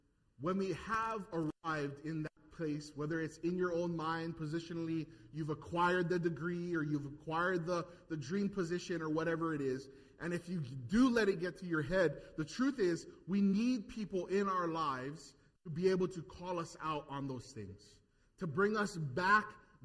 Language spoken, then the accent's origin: English; Hawaii, United States; I think local people born and raised in Hawaii, whether you're on this island or another, we all face the same adversities